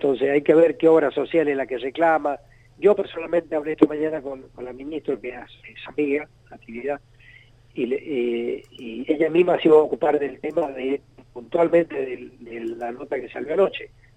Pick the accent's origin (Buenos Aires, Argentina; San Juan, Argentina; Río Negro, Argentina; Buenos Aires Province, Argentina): San Juan, Argentina; Claro, yo soy sanjuanino y soy cirujano.